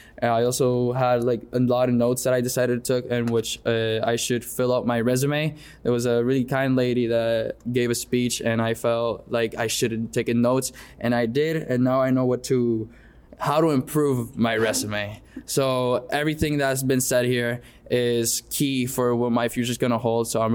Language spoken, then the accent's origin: English; Puerto Rico; They've asked me where I'm from, and I'm proud to say that I'm from Puerto Rico.